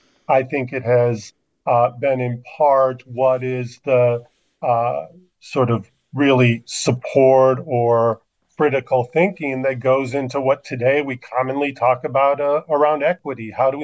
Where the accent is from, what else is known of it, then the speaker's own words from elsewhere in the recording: Minneapolis, Minnesota, United States; born there; Immigrant parents, first generation, born in Minneapolis